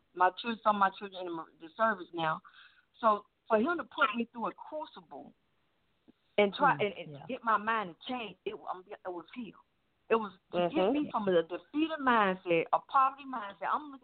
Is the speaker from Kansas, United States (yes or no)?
no; Atlanta, Georgia, United States; I'm 35 years old. I don't know. I'm born and raised in Atlanta. My family is here.